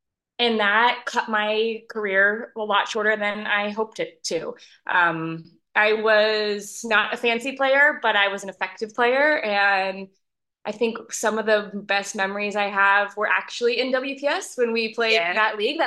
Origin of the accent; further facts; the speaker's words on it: United States; I am American, so I apologize for the soccer reference.